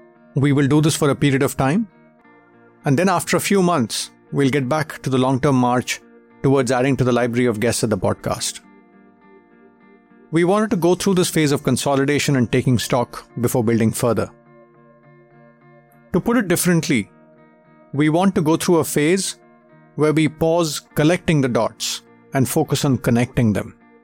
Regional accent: Tamil Nadu, India; If I take my instance, I see myself as an Indian, Tamilian, husband, son, father, friend, executive coach, sounding board, podcaster, a male, and so on.

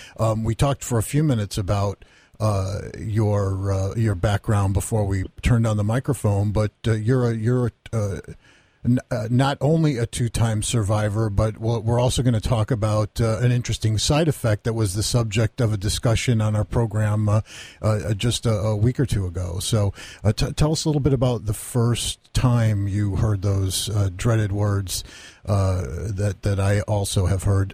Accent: Waterbury, Connecticut, United States; I'm welcoming a brand new friend from my hometown of Waterbury

